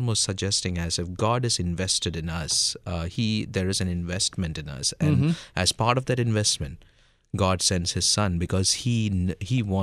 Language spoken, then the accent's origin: English; Mumbai, Maharashtra, India; when I was growing up in Mumbai, India